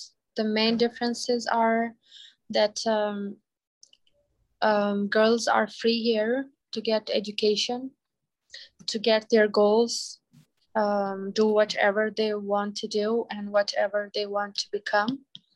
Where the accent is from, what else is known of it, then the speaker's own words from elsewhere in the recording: Afghanistan; now in Albuquerque, United States; I am from Afghanistan. I'm here for 4 years and 5 months.